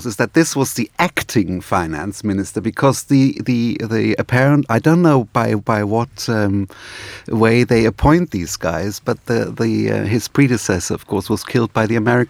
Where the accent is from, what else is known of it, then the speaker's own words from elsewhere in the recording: Germany; English is a second language; We know that the German, in fact, my home country, Bavarian police forces